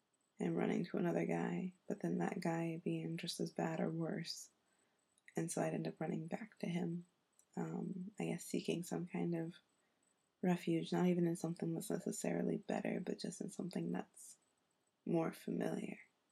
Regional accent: United States; I'm American, but I'm not in the States

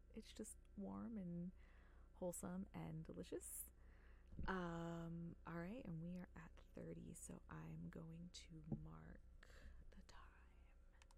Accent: Florida, United States; because I grew up in South Florida. The majority of the week is Spanish speaking.

